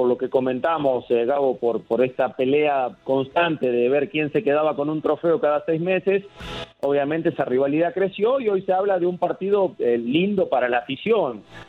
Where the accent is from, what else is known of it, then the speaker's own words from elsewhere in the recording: Dominican Republic; No, soy dominicano, pero amo a los boricuas.